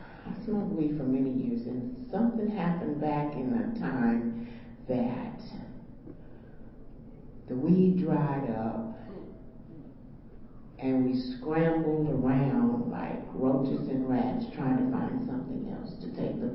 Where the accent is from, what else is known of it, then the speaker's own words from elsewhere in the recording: Chicago, Illinois, United States; I'm originally a Chicagoan. Maybe when I get a little more warmed up, you will feel my Chicago flavor.